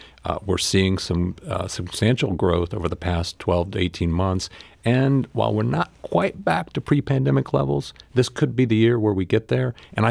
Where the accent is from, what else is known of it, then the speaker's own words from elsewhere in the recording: Midwest, United States; I grew up in the Midwest, so I was kind of used to this, although I've been out of this weather for a long time.